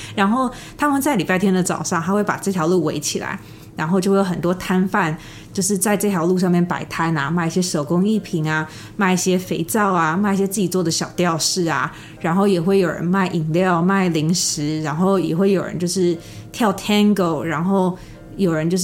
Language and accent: Chinese; United States; 当我一跟他讲说哦，我是从美国来的之后